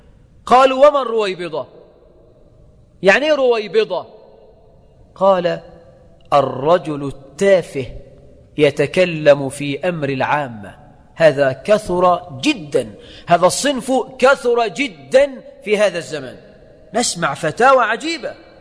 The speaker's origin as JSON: {"language": "Arabic", "country": "Egypt"}